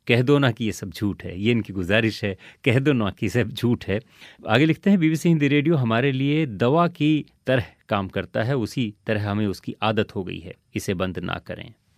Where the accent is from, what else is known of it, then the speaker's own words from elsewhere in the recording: Rajasthan, India; मैं राजस्थान के सीमावर्ती क्षेत्र का रहने वाला हूँ जहाँ पर बिजली इंटरनेट सुविधाएं पिछले 7 साल से ही चल रही हैं।